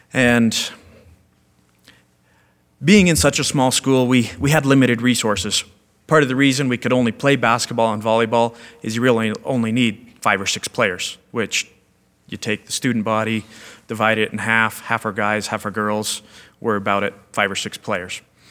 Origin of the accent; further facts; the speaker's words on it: Canada; I grew up in Canada. I grew up on a farm outside a very small town, and being in a small town, I went to a really small school.